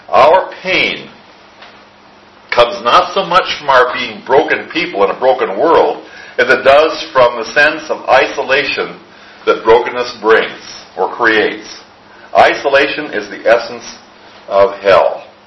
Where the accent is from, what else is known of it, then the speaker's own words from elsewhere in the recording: South Dakota, United States; Many of you know that I grew up in the Midwest. And when I look at old pictures of and I think I showed some of them a couple weeks ago, of where I grew up in South Dakota, where it's still snowing out there and blowing.